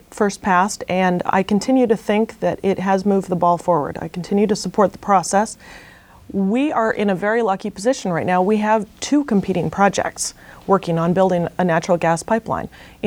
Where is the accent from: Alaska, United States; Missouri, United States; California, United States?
Alaska, United States; Anchorage; As many of you know, I am a lifelong Alaskan. I was born and raised in West Anchorage.